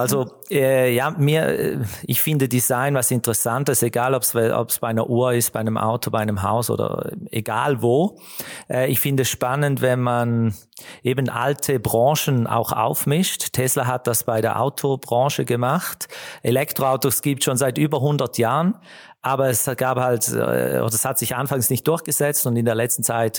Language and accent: German; Eastern Switzerland, Switzerland; Und ich komme hier aus der Ostschweiz, habe mich dann beworben und habe den Job bekommen